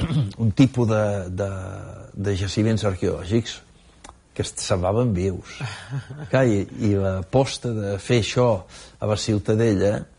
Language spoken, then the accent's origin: Catalan; Calafell, Catalonia, Spain; Soc de Calafell.